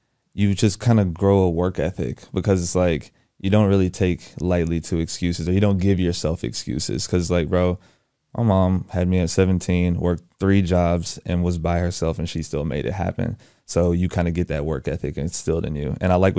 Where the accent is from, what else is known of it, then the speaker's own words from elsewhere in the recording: Houston, Texas, United States; But yeah, I mean, born and raised in Houston, Texas, grew up with a single mom, most amazing woman I've ever met.